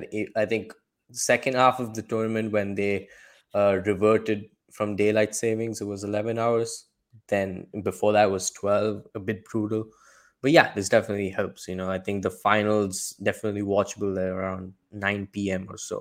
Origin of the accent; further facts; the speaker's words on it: India; Yes, I am Indian, of course.